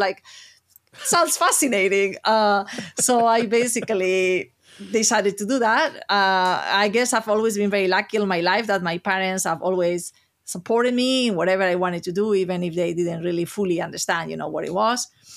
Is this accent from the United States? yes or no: no; Alicante, Valencian Community, Spain; And he had come to Alicante, which is my hometown, for Easter holidays.